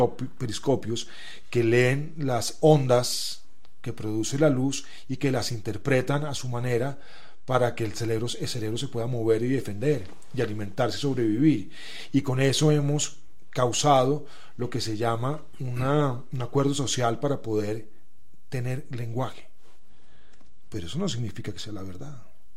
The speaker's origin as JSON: {"language": "Spanish", "region": "Bogotá", "country": "Colombia", "accent": "Bogotá", "said": "yo nunca me he preguntado si soy bogotano o no. Pues seguramente por mi acento, pues, es evidente que soy bogotano, pero yo no me siento bogotano."}